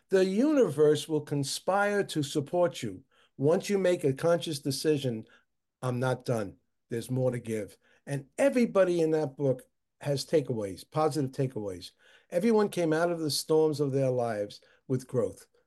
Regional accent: Bronx, New York, United States; I'm from the South Bronx.

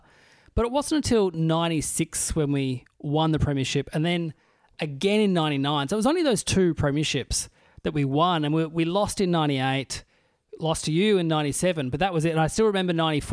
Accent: Burnie, Tasmania, Australia; ended up coaching my hometown team, the Burnie Dockers.

